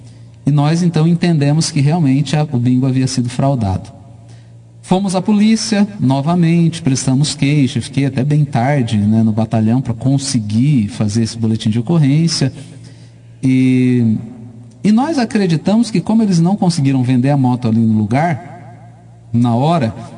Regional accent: Andirá, Paraná, Brazil; eu sou natural de Andirá

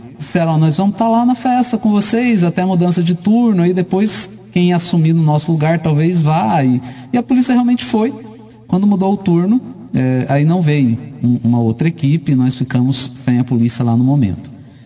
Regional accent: Andirá, Paraná, Brazil; eu sou natural de Andirá

